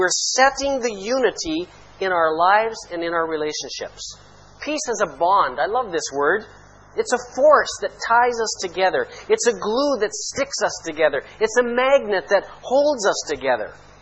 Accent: Canada; now in Egypt; I grew up in Canada. We were always turning it up in the wintertime because it was freezing.

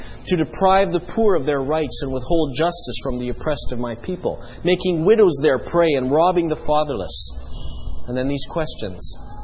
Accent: Canada; the sports I grew up with in Canada

